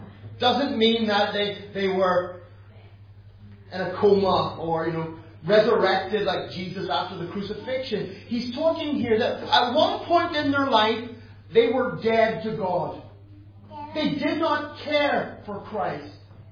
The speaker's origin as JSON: {"language": "English", "country": "Ireland", "said": "because I'm an Irish man, and people always think I'm a bit wild."}